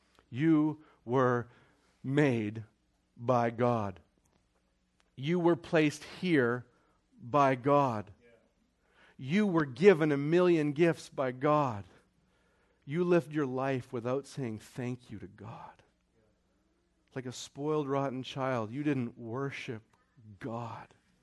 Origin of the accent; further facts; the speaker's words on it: Saskatchewan, Canada; I grew up in Saskatchewan, Canada.